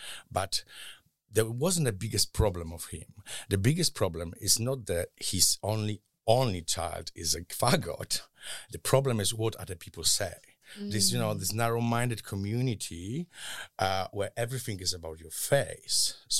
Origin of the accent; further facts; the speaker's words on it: Poland; I grew up in Poland. I was born in mid-70s in a very rural area where Catholic Church was the biggest authority